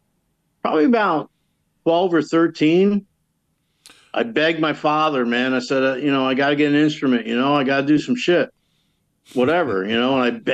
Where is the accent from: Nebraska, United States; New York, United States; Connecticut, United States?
New York, United States; Chester; I'm actually from Chester, New York.